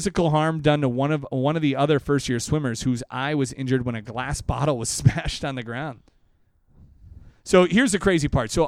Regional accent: Wisconsin, United States; When I was growing up in Wisconsin, there were hazing stories already at that point

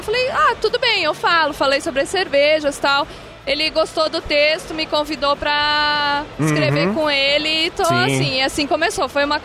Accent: Porto Alegre, Rio Grande do Sul, Brazil; born there; now in Florianópolis, Brazil; Eu nasci em Porto Alegre, só que eu recentemente... Tipo, eu morei por 3 anos em Porto Alegre e já fui pra Florianópolis

